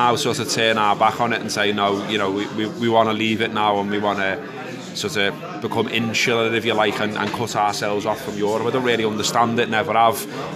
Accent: Huyton, North West England, United Kingdom; I mean, I mentioned that I grew up in Highton

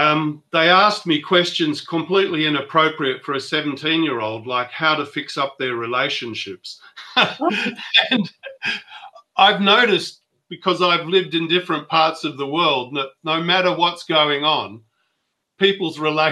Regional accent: Perth, Western Australia, Australia; We grew up in Perth, but when I grew up in the 50s in Perth, it was a rural town. It was not a big urban centre like it is now.

